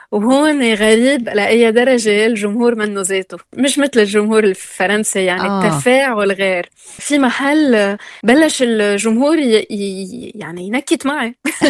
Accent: Lebanon; نحن شخصيتنا كلبنانية كعرب هيك بنتفاعل أكتر

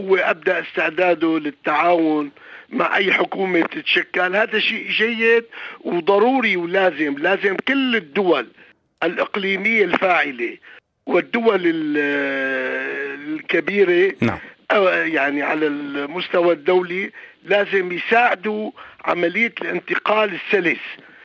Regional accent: Syria; أنا كمواطن سوري واشتغلت بالسياسة وكنت وزير بالدولة بالتسعينات

